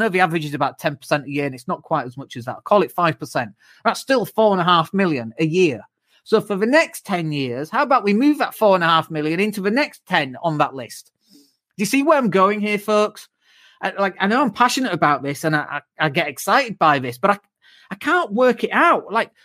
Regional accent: Leeds, Yorkshire and the Humber, United Kingdom; especially because I come from Leeds

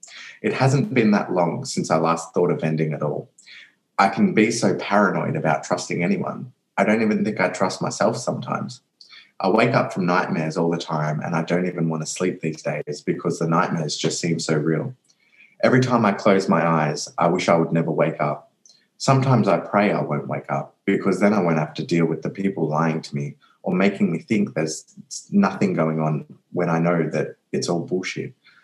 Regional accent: Australia; also born or lived in India; I was given up for adoption when I was 10 days old. I spent 10 months in the orphanage, and then I was adopted out to Australia and grew up in an Australian Dutch family. I grew up with three older siblings

